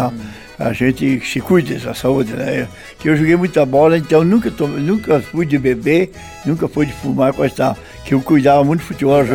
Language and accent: Portuguese; Blumenau, Santa Catarina, Brazil; born there; Eu nasci em Blumenau, Santa Catarina.